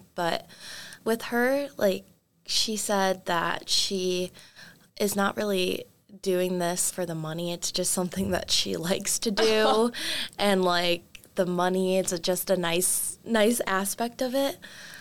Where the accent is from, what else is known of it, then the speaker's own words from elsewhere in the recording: Chicago, Illinois, United States; So I'm from Chicago, so I would love to move back to Chicago.